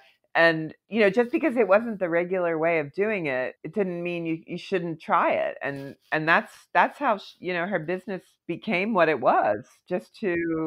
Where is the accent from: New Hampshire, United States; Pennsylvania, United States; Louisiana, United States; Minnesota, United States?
Pennsylvania, United States; Philadelphia; also born or lived in Colorado; now in New York, United States; But I had always come to New York as a kid because I grew up in Philadelphia. And so I had a certain familiarity with it.